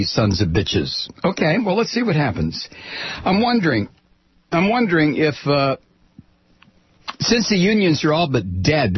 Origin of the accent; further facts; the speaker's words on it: Ohio, United States; I grew up in Ohio. Ohio was more pro-union than any state I have ever lived in.